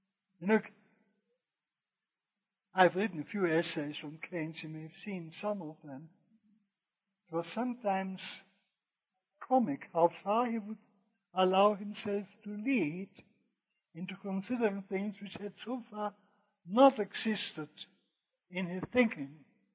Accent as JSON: {"language": "English", "region": "Vienna", "country": "Austria", "tie": "born or raised there", "said": "I was born in Vienna, but my father earned his living as a medical officer of health, doctor."}